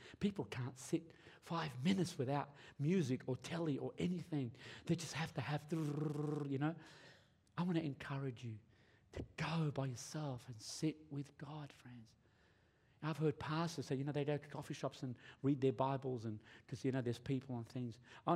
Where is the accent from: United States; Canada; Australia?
Australia; I grew up in Australia, just in case you think, man, this is just in Lebanon.